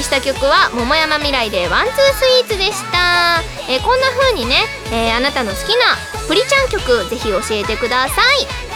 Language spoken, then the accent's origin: Japanese; Shizuoka, Japan; まだ私地方に住んでたので、地元の静岡に住んで